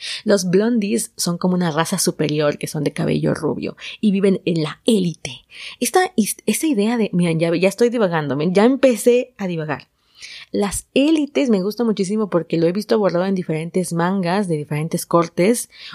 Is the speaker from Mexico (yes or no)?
yes; Mexico; Yo soy de México, soy del país de México, pero no vivo en la Ciudad de México.